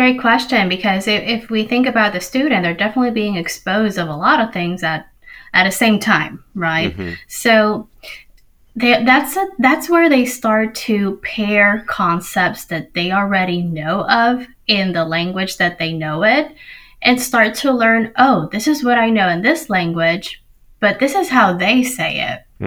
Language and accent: English; Connecticut, United States; born there; Well, in my scenario, I was born in Connecticut.